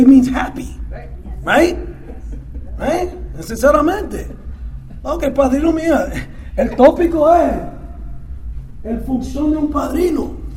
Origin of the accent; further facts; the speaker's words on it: Dominican Republic; es hispano como yo. Es puertorriqueño, soy dominicano